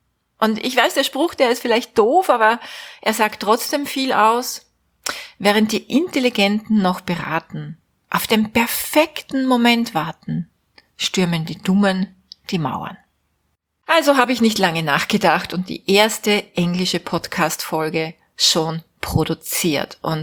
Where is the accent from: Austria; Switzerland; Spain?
Austria; Die Fenster sind natürlich nicht so dicht wie bei uns in Österreich.